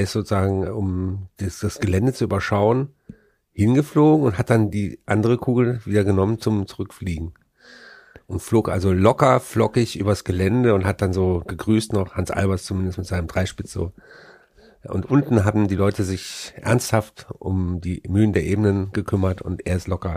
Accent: Frechen, North Rhine-Westphalia, Germany; da, wo ich groß geworden bin, das war, ist eine Vorstadt von Köln mit einer eigenen Raststätte. Also es wäre vielleicht bekannt, an der A4 Richtung Aachen, Rasthof Frechen.

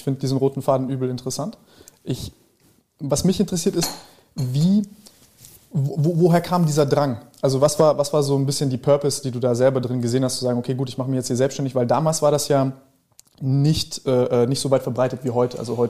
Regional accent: Lübeck, Schleswig-Holstein, Germany; Dann habe ich ihm aus meiner Heimat in Lübeck erzählt

